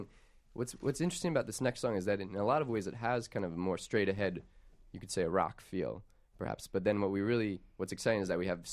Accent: Missouri, United States; the stuff that Jordan and I grew up listening to in Missouri

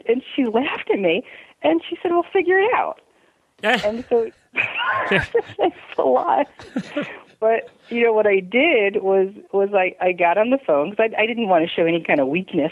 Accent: New Jersey, United States; I came from New Jersey, and my boss at Miller's, you know, offered me a job to take over the Midwest. And I don't think I ever left New Jersey before then.

